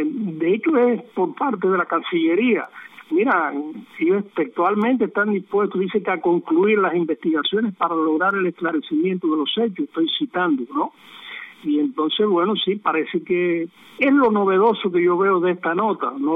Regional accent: Cuba; jurídicamente siento envidia como cubano de que nosotros acá no podemos llevar a los tribunales

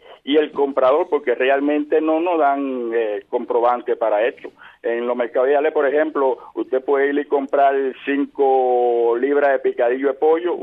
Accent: Cuba; Mira, como todo cubano, lo que ganamos realmente no alcanza para comprar una computadora

